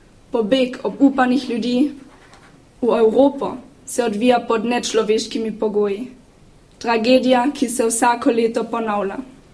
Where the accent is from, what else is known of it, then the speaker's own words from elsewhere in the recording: Ludmannsdorf, Carinthia, Austria; in stara sem 17 let. Obiskujem 7. B razred slovenske gimnazije in prihajam iz Bilčosa.